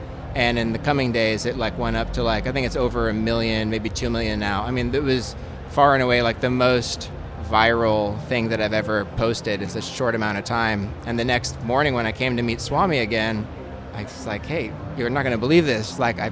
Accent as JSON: {"language": "English", "town": "Boulder", "region": "Colorado", "country": "United States", "said": "I'm from Boulder, Colorado."}